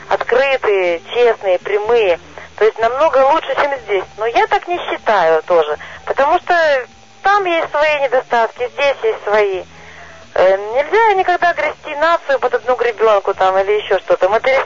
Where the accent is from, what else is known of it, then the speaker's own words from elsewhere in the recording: Russia; moved away; Я как раз ровно 16 лет живу в этом городе. Я из России сама.